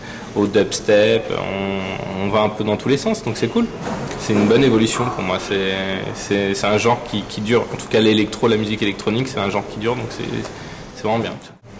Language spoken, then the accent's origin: French; Paris, Île-de-France, France; Les gens sont fans parce que tu viens de Paris, tu viens de France